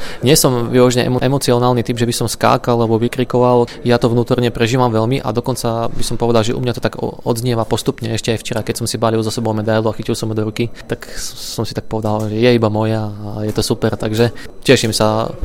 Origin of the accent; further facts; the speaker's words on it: Žilina Region, Slovakia; Ja som od malička bol na lyžiach tým, že pochádzam z Oravy a máme tam veľa pekných kopcov, veľa snehu väčšinou.